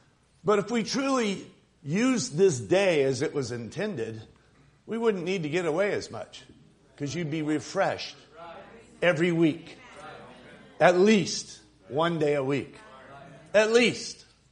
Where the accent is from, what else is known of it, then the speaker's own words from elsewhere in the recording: Holyoke, Massachusetts, United States; born there; a holy oak, which is actually the town that I was born in Massachusetts